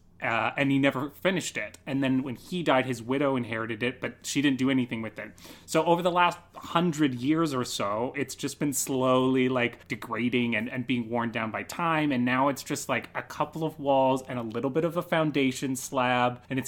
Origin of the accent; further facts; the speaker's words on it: Kamloops, British Columbia, Canada; moved away; Like, I moved here last September. So I'm super new to the city. From BC. I'm from Kamloops.